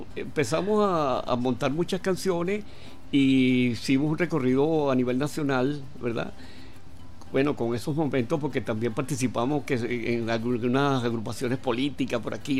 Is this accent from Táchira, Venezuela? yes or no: no; Caracas, Capital District, Venezuela; porque nosotros somos de las Lomas de Urdaneta, de Katia.